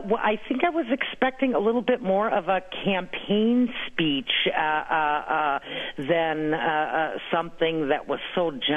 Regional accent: United States; moved away as an adult; now in Berlin, Germany; Hi. I'm an American who's been living in Berlin for 22 years.

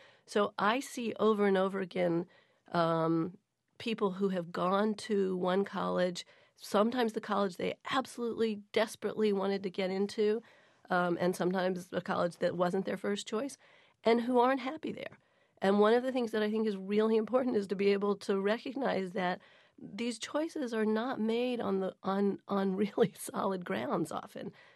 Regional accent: North Carolina, United States; I come from North Carolina. That's all we talked about, right?

